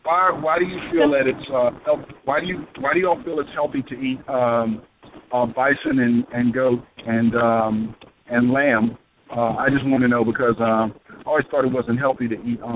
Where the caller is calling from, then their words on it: Baltimore, Maryland, United States; I'm calling from Baltimore.